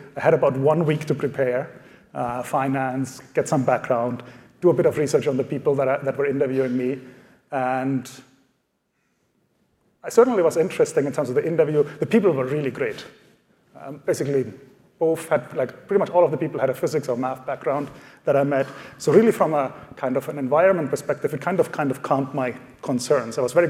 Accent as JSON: {"language": "English", "country": "Germany", "second_language": "English", "moved": "yes", "said": "I came from Germany originally, and there, the last 2 years of high school, you actually choose your subject."}